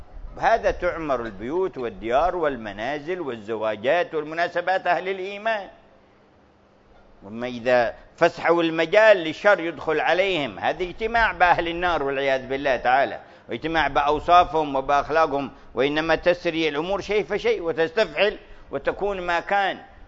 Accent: Aden, Yemen; انتشر في فترة ماضية عندنا في عدن

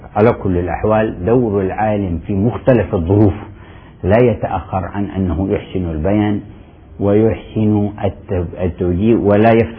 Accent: Yemen; وبالنسبة للفرقة عندنا في اليمن

